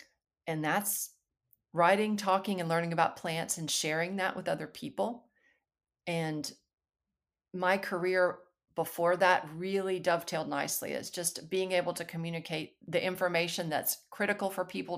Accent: Alabama, United States; moved away as an adult; also born or lived in North Carolina; I grew up in Alabama and, it was around plants and some, and used to complain bitterly about being made to work in the garden.

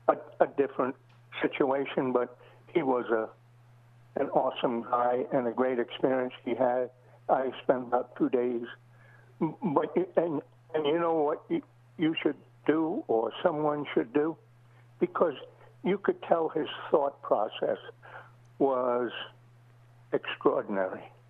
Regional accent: Brooklyn, New York, United States; Before that, I come from Brooklyn.

